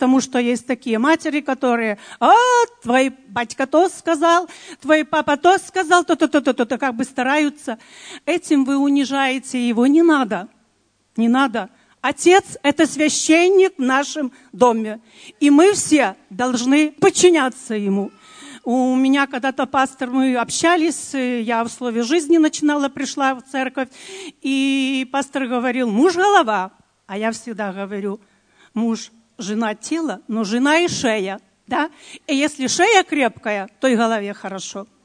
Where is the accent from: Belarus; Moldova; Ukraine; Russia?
Belarus; Я из Белоруссии